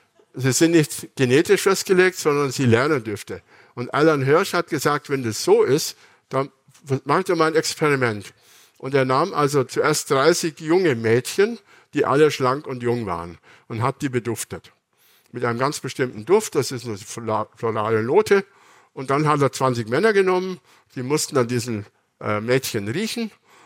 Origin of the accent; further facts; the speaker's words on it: Bavaria, Germany; Und ich bin zum Beispiel in Bayern aufgewachsen.